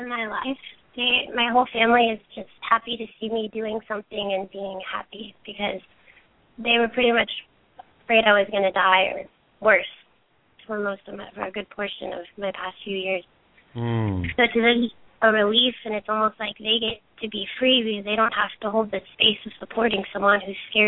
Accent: Texas, United States; I'm from Texas and they definitely are like that, but they love me

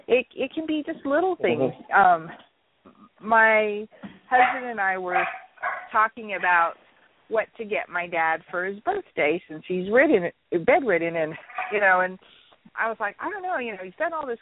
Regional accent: Alaska, United States; born there; I was born in Alaska. My dad was stationed in Fort Wainwright, which is near Fairbanks, Alaska, during the 60s. And so we were there for, I think, 3 years.

